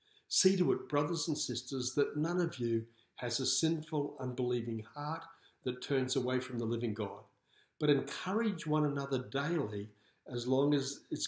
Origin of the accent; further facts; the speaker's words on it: Australia; born there; I thank him I was born in Australia. I thank him I was born in the 20th century.